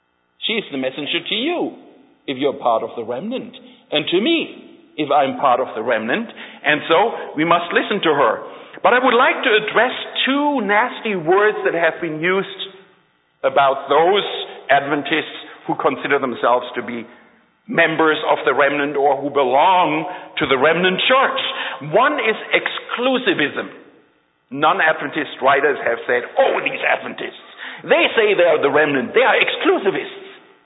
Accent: Germany; You see, I grew up in Nazi Germany. I do have that background. But I grew up in a non-conforming Seventh-day Adventist home.

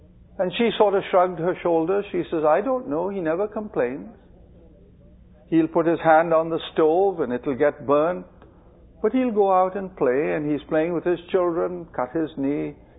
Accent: India; and I grew up with it in India

